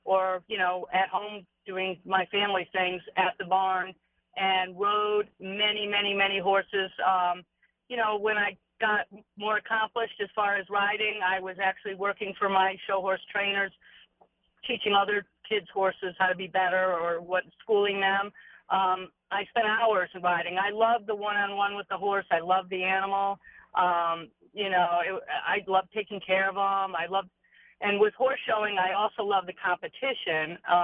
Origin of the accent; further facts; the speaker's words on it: Saratoga Springs, New York, United States; Of course, growing up in Saratoga, they all grew up there.